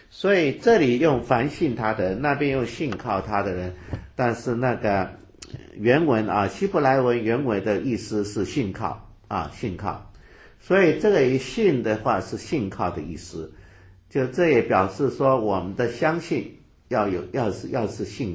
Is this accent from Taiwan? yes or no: no; China; 我们中国人看起来就跟美国人看起来不一样啊